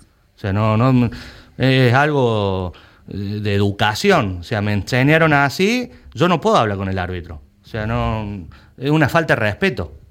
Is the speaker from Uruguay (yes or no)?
no; Argentina; Y este es un país futbolero, como el mío, como en Argentina, entonces nos toca picar piedra.